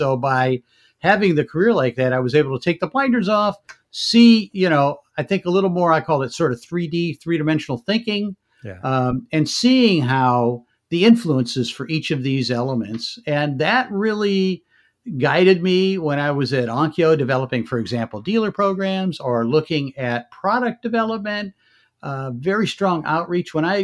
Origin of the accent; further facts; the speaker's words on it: Michigan, United States; I grew up in Michigan.